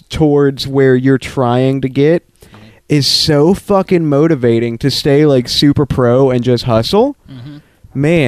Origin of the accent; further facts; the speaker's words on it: Orlando, Florida, United States; I'm like, bro, I'm from Orlando. I don't give a fuck.